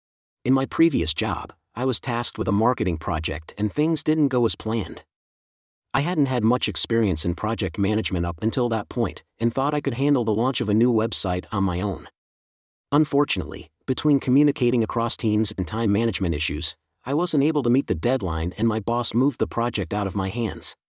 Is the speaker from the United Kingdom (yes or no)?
no; New Hampshire, United States; a local freshwater lake in my home state of New Hampshire when I was in high school